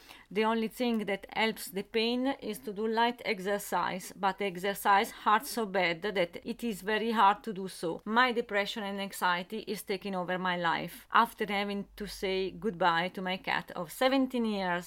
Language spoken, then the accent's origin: English; Italy; English is a second language; now in France; I'm 45. I'm originally from Italy and I live now in France.